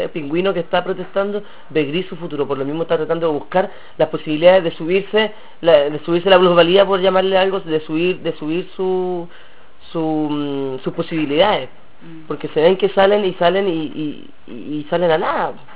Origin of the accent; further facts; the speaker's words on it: Iquique, Tarapacá, Chile; Yo soy de provincia, vengo de Iquique, me costó mucho llegar aquí